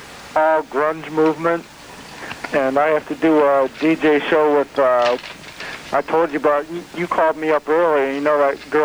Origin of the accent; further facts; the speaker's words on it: Ohio, United States; I'm from this place, buddy. I'm from Ohio.